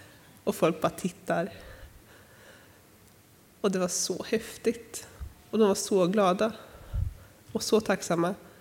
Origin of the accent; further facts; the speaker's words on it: Öckerö, Västra Götaland County, Sweden; hemma på Öckerö där jag kommer ifrån.